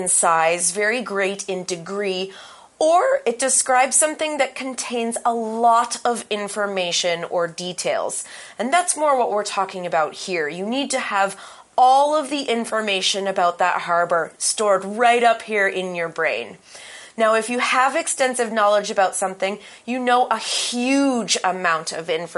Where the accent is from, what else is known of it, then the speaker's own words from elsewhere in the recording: New Brunswick, Canada; also born or lived in Nova Scotia; I'm from New Brunswick